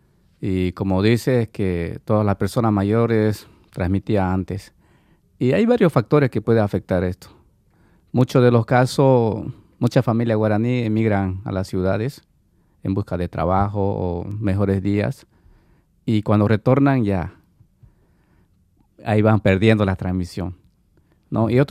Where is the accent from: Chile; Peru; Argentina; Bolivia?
Bolivia; Bueno, como le decía, yo vengo de Bolivia.